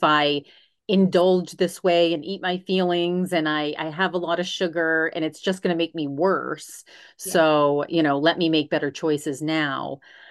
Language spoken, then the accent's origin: English; Maine, United States; I'm from Maine originally and I love nature